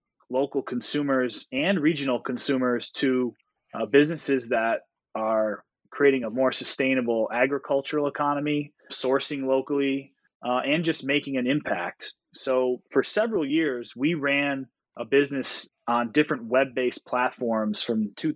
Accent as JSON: {"language": "English", "town": "Chicago", "region": "Illinois", "country": "United States", "tie": "born or raised there", "moved": "as an adult", "lives_now": "Burlington, United States", "said": "Yeah, so I grew up in Chicago"}